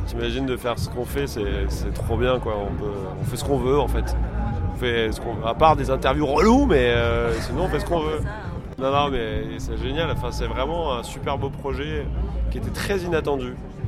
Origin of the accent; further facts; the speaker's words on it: Aix-en-Provence, Provence-Alpes-Côte d'Azur, France; On n'est pas entier, on est d'Aix-en-Provence.